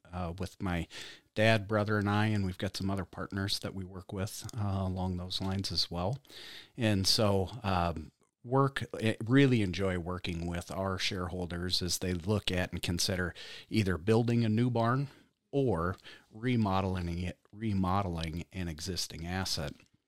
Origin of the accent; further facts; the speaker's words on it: Tipton, Iowa, United States; Originated actually in Eastern Iowa, Tipton, Iowa, born and raised in Cedar County. My wife and two daughters have a small farm there.